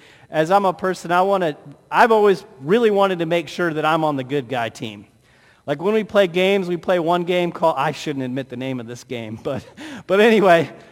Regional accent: Illinois, United States; And even like growing up in East Central Illinois where everybody was divided between liking the Cardinals or the Cubs, I was always a Cardinal fan

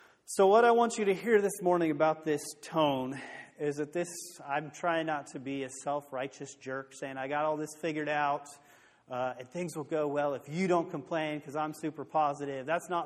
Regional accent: Indianapolis, Indiana, United States; I'm from Indianapolis, and we have, like, any kind of restaurant you can go to, grocery store.

